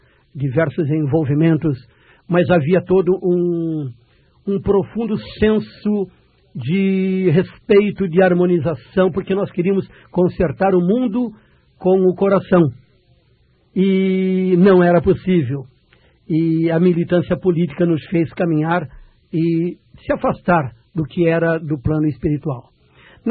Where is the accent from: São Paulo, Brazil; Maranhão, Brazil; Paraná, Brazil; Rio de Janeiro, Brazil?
São Paulo, Brazil; Santos; eu sou de Santos, estado de São Paulo